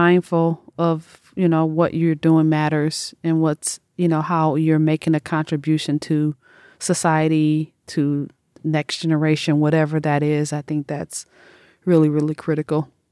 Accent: Detroit, Michigan, United States; and I came from Detroit too, so there was a mentality, a different, like a blue, very blue collar mentality about work.

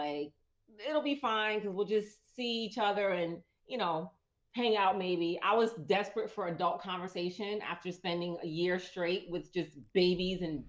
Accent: New Jersey, United States; I'm from Jersey.

